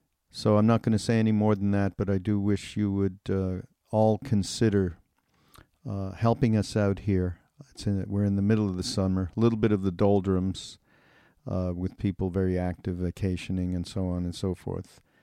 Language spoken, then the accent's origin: English; Montreal, Quebec, Canada; from my hometown in Montreal.